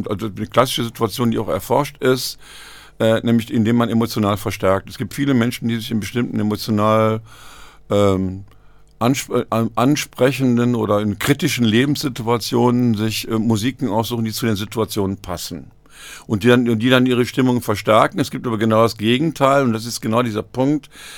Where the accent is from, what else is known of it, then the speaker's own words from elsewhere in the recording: Hückelhoven, North Rhine-Westphalia, Germany; Also ich bin in Hückelhofen geboren und groß geworden in den 50er und 60er Jahren.